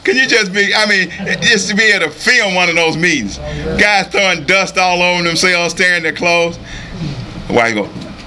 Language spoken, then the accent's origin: English; the South, United States; I'm from the South. I know how to say bass.